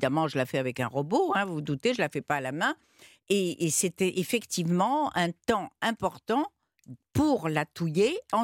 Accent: Morocco; étant donné que je suis marocaine

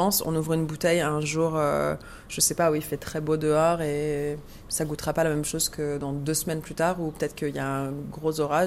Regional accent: Montreal, Quebec, Canada; now in Marseille, France; Je suis québécoise, née à Montréal.

